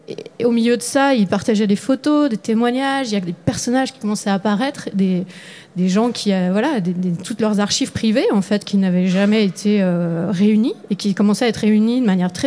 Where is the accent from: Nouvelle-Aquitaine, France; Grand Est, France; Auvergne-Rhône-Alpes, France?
Auvergne-Rhône-Alpes, France; moi, je suis de Haute-Savoie